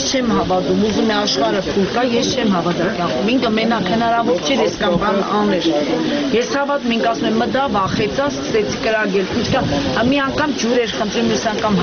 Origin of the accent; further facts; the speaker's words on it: Gyumri, Shirak, Armenia; Գյումրիի բնակիչ եմ, իծանե գյումրեցի եմ ես